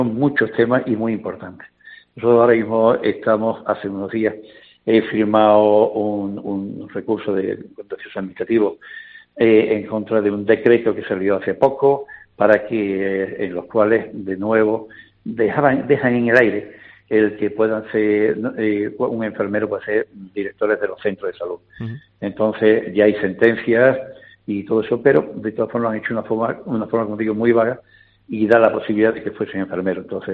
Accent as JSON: {"language": "Spanish", "town": "Huelva", "region": "Andalusia", "country": "Spain", "said": "yo soy de Huelva, defiendo a Huelva a capa y espada"}